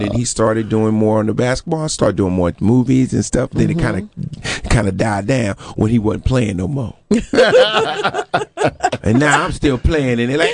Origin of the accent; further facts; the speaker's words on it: Jamaica; Yeah, I'm Jamaican. Jamaicans are good people, man. Jamaicans work hard.